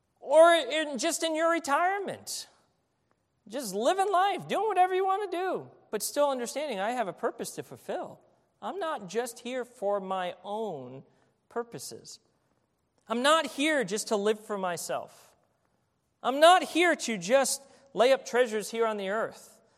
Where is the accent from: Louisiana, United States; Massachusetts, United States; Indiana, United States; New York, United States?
New York, United States; New York City; also born or lived in Cleveland, Ohio; I was born in the Bronx, New York City. Country mouse, city mouse. You know, 14 years in New York City, then 14 years in Cleveland, Ohio.